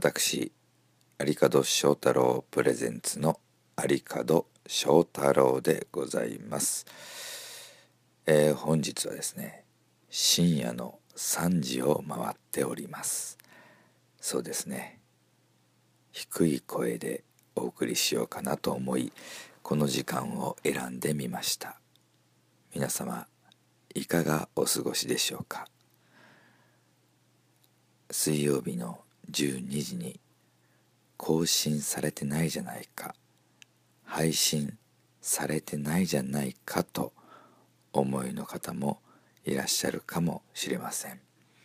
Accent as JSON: {"language": "Japanese", "town": "Kitakyushu", "region": "Fukuoka", "country": "Japan", "tie": "born or raised there", "said": "私の生まれ育った北九州市門司区ね、"}